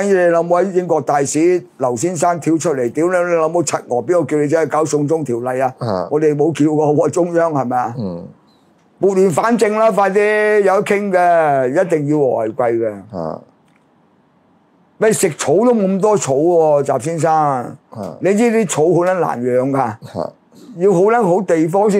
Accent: China; 我作為中國人，我梗係幫自己國家

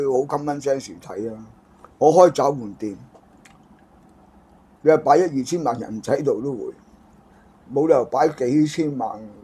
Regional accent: China; 咁我哋作為中國人梗係反對啦。

